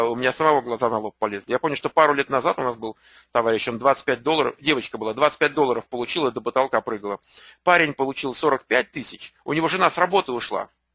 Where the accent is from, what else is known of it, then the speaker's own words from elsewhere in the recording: California, United States; Вот я из Калифорнии не хочу там жить ни за какие деньги.